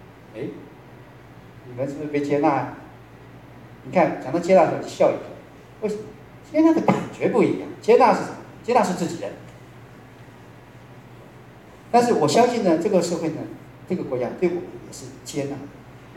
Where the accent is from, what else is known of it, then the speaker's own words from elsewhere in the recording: Taiwan; 因为我是台湾来的，台湾的政府承认双重国籍，所以呢，台湾来的那个人，你可以拿两本护照